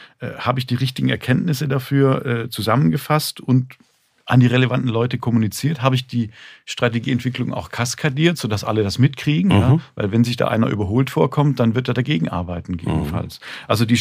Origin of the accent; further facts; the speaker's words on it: Swabia, Germany; Und ich sage das mit dem Fakt, dass ich auch Schwabe bin.